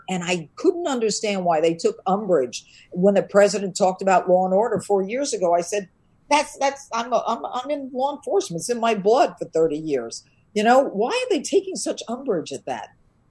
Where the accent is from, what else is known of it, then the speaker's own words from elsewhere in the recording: New York, United States; I mean, I'm from New York.